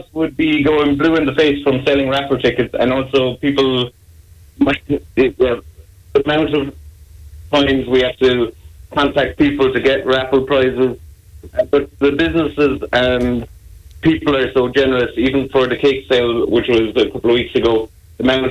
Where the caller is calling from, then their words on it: Sneem, Munster, Ireland; because I'm calling you from the Sneem Digital Hub, which is a co-working space with super-fast internet and excellent facilities, which is in an old dance hall